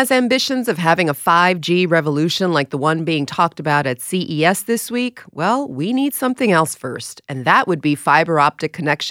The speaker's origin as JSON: {"language": "English", "town": "New York City", "region": "New York", "country": "United States", "said": "So I remember, I'm a New Yorker, I remember maybe 10, 15 years ago when fiber optics were the thing"}